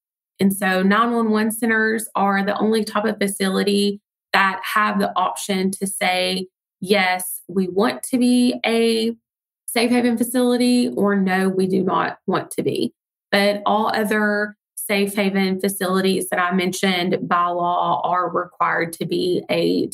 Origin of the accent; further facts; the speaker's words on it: Blount County, United States; I am from Blount County, and at a young age, the concept of serving and giving back was something that my parents modeled in our home.